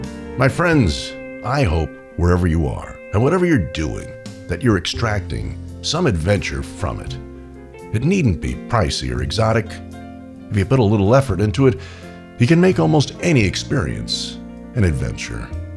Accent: New York, United States; also born or lived in California; Growing up in New York, the customary outlook on life was go to college, get a steady job, even if you hate it, and do it until you retire or die, whichever came first.

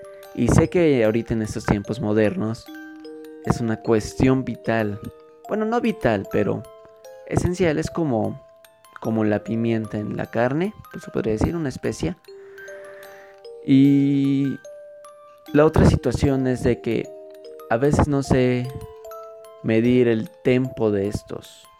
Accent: Mexico City, Mexico; de Ciudad de México de nuevo

